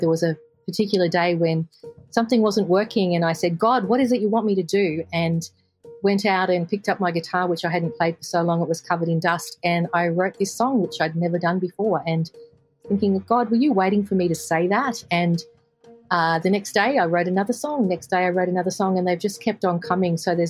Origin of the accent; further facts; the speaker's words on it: Cooranbong, New South Wales, Australia; we're from Currumbong, which is just between Sydney and Newcastle, and not far from Avondale University